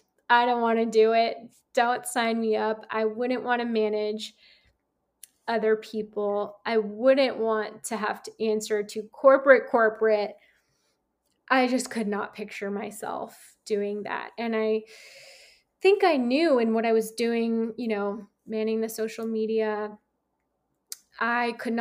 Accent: San Francisco, California, United States; at the Tata Harper Spa in San Francisco, where I'm actually from. I'm from San Francisco.

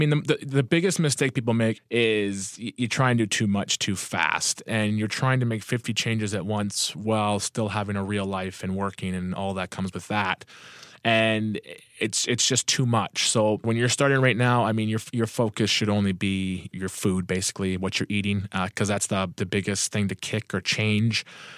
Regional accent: Thunder Bay, Ontario, Canada; I'm from Thunder Bay, Ontario, Canada. And my day job, I work as a sales rep in a family business here in town.

